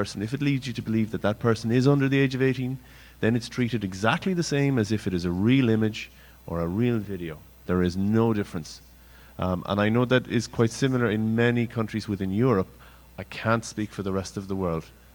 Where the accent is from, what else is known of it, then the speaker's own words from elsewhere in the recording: Ireland; I'm from Ireland, so I'm probably the most familiar with Irish law